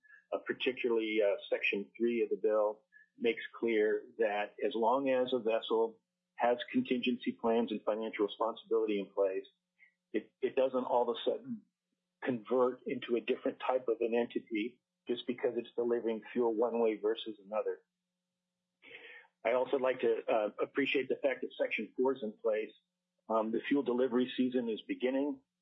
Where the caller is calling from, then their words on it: Kenai, Alaska, United States; I'm checking in from Kenai today